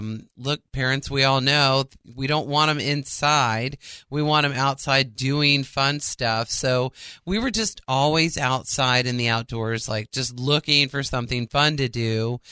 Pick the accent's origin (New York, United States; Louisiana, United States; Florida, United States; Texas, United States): Florida, United States; Born and raised in Florida. I'm a fourth generation, which I'm very proud of because there's not many of us around.